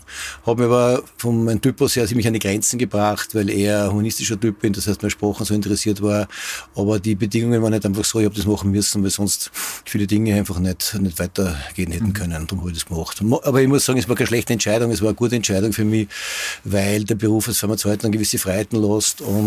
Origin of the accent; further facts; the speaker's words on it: Bad Ischl, Upper Austria, Austria; now in Bad Goisern, Austria; aufgewachsen bin ich in Ischl und seit 15 Jahren bin ich in Gäusern.